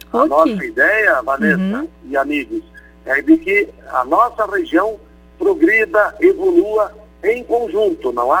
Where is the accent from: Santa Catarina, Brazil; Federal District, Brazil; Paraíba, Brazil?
Santa Catarina, Brazil; Mafra; Na verdade, eu sou natural de Mafra, aqui, que tem a mesma situação. Mafra é vermelho, né, de Pisa. Mas já estou há mais de 30 anos aqui na cidade já, né?